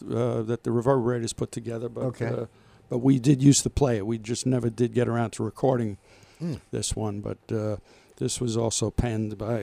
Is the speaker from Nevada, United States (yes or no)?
no; Queens, New York, United States; I'm from Queens originally. We used to go out to Long Island, fish for flounder and fluke